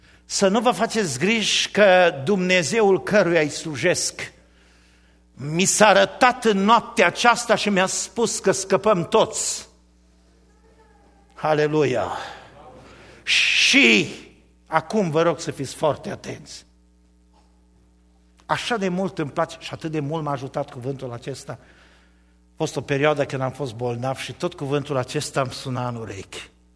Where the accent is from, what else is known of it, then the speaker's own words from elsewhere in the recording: Chier, Arad County, Romania; Și eu sunt arădean, chiar dacă sunt din Orăștie. Sunt din satul Chier, comuna Târnova, județul Arad. De acolo sunt original, de acolo am plecat. Părinții mei sunt acolo. Am frați în Arad.